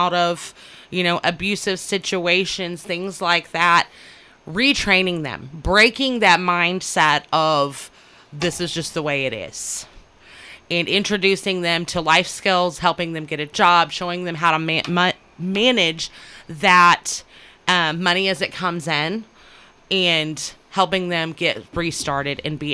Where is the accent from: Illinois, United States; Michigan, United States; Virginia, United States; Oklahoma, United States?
Oklahoma, United States; Bartlesville; now in Coffeyville, United States; You know, we're actually from the Bartlesville area, and he said, no, I need you in Coffeyville.